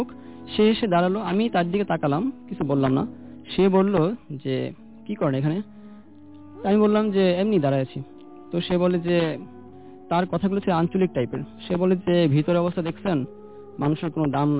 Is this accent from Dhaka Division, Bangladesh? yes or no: yes; Uttara, Dhaka Division, Bangladesh; Student of ব্র্যাকের university, and I am from Uttara.